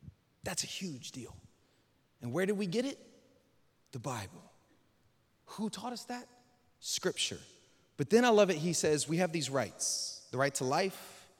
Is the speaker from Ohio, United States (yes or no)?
no; Lake Charles, Louisiana, United States; born there; I was born here in Lake Charles, Louisiana